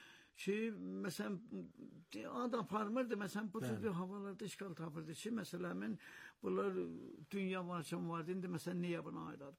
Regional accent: East Azerbaijan, Iran; mən Qərədağ, mən Qərədağlıyam, Qərədağ havasını yaxşı oxuya bildim.

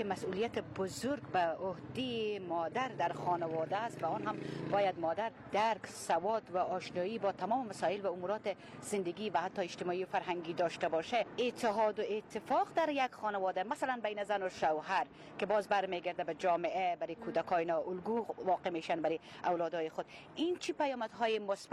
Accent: Afghanistan; یعنی ما بفهمانیم که ما افغان هستیم

